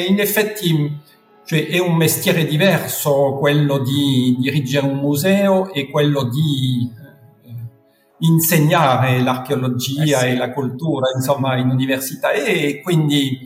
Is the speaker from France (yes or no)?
yes; France; Italian is a second language; Sì, sì, in effetti sono francese